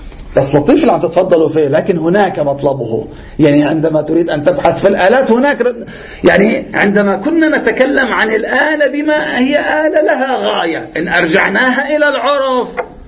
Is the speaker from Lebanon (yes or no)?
yes; Lebanon; نحن عندنا في لبنان كثير اختلطت الحابل بالنابل